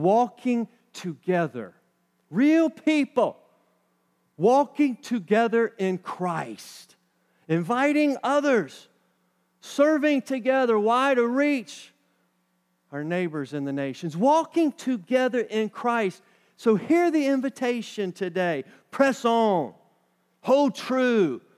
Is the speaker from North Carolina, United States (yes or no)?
yes; North Carolina, United States; accent: Carolina; she says my Carolina accent goes into overdrive. It's hard for me to deny where I come from.